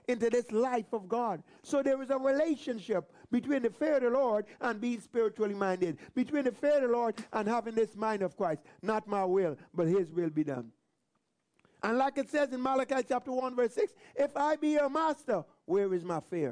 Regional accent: Guyana; You know, I remember growing up in Guyana, and sometimes, you know, you come home and let's say a little bit messy.

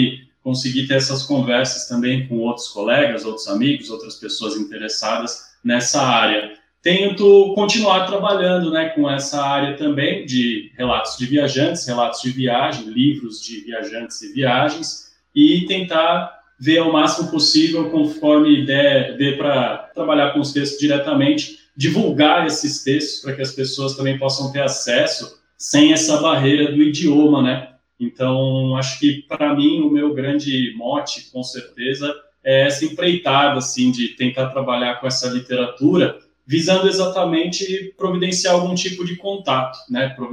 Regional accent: São Paulo, Brazil; tenho 33 anos, sou de São Paulo

